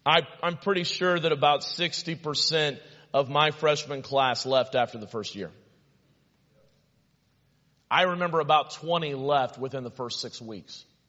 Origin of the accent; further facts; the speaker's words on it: Missouri, United States; I was from Southern Missouri, so I had more respect.